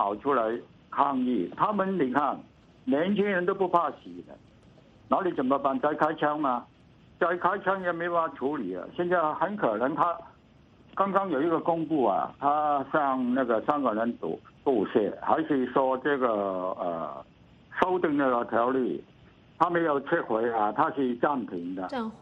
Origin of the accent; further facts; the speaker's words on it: Hong Kong; 当然，我们香港人很高兴啊，起码我们以前啊，很多人说香港人是出来游行的话没用